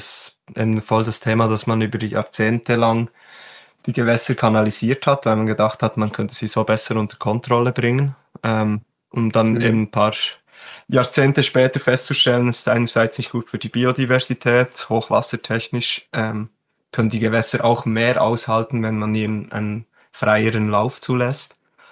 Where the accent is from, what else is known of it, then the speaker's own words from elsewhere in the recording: Switzerland; Und da sind wir Schweizer, probieren da.